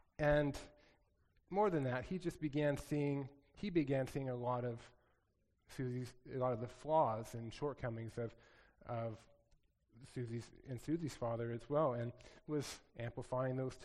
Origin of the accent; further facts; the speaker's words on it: New Mexico, United States; In my own youth group growing up in New Mexico, we had a lot of it, I'll just say that.